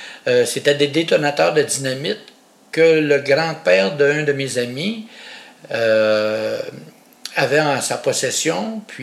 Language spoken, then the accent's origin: French; Témiscamingue, Quebec, Canada; Moi, je viens de la petite ville de Témiscamingue, qui est aux frontières de l'Ontario, tout près de la ville de North Bay, qui est en Ontario. Et la ville la plus proche, on peut dire, du côté Québec, c'est Ville-Marie, pour préciser un peu.